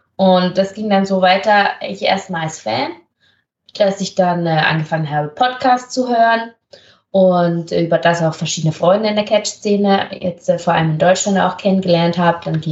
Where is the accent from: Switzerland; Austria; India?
Switzerland; Ja, ich spreche Schweizerdeutsch, ich bin ja Schweizerin, ich spreche Hochdeutsch, Englisch, Spanisch, Französisch und ich lerne auch Italienisch